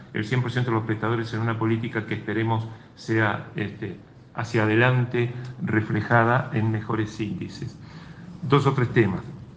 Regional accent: Carmelo, Colonia, Uruguay; recién nacida en mi pueblo, en Carmelo

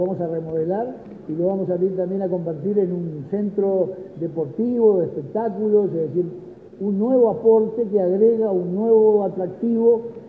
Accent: Nueva Helvecia, Colonia, Uruguay; en mi ciudad natal, que es la Colonia Suiza, Nueva Helvecia

